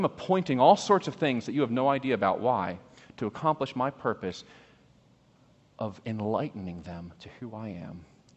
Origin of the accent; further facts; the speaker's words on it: New York, United States; You know, I come from New York, and, you know, this was very common.